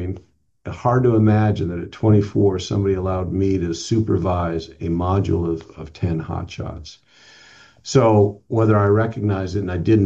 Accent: Altadena, California, United States; I grew up in Southern California, I was raised in Altadena.

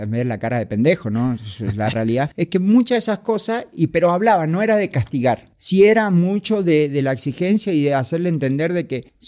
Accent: Argentina; born there; porque yo también nací en Argentina

